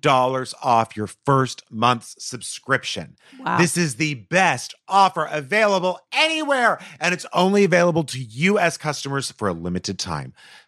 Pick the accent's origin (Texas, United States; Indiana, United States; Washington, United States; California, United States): Texas, United States; I grew up saying insurance.